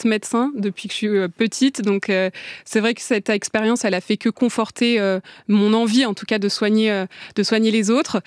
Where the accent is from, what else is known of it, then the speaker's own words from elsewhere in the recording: Auvergne-Rhône-Alpes, France; Moi, je suis originaire effectivement d'Auvergne. J'ai une grande partie de ma famille qui est dans le Limousin.